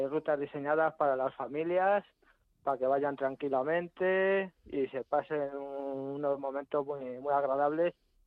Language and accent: Spanish; San Martín, Spain; Y como mi pueblo, pues para mí no hay nada. Aunque España es muy bonita por donde quiera que vayas, pero San Martín es especial.